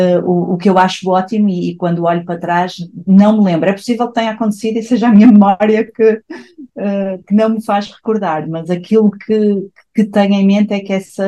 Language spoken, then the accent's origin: Portuguese; Porto, Portugal; Sim, portanto, eu desde na infância, escola primária, escola secundária e também a universidade fiz no Porto.